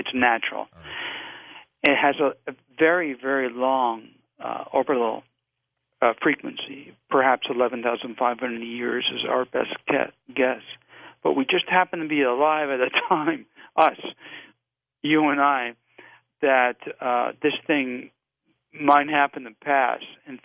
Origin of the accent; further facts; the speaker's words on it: La Jolla, California, United States; I grew up diving in La Jolla Cove. I'm a free diver.